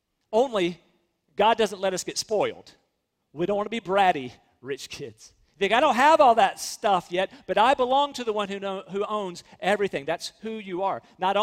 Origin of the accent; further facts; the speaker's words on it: North Carolina, United States; I grew up on the Edgecombe County line, on the side of the tracks. I could hear the train. I mean, I was close to downtown, but I was keenly aware that my side of town was declining.